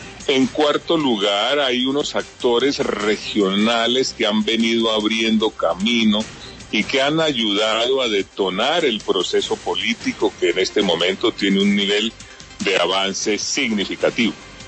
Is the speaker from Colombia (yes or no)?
yes; Colombia; muchos de estos asesinatos que deploramos como colombianos, que deploramos como gobierno